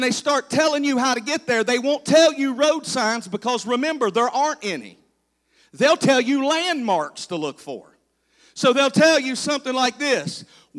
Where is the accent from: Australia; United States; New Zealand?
United States; West Virginia; So I say, I was born in MacDowell, I was raised in Mercer.